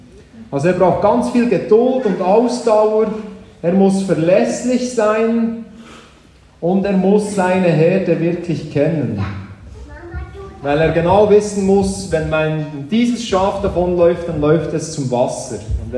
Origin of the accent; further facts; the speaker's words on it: Trimstein, Bern, Switzerland; der zieht da bei Trimstein durch, das ist bei meinem Elternhaus, wo ich aufgewachsen bin.